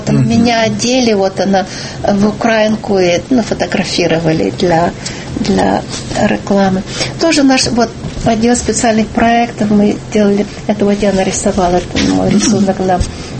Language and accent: Russian; St. Louis, Missouri, United States; also born or lived in Russia; я родилась в России, что мой родной язык русский. И я выросла в штате Миссури, город Сент-Луис, Миссури.